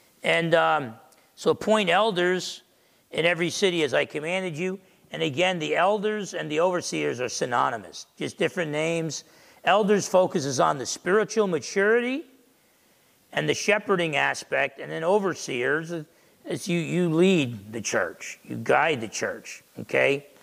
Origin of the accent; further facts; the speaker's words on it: New Jersey, United States; Growing up in New Jersey, I didn't think that was a good idea.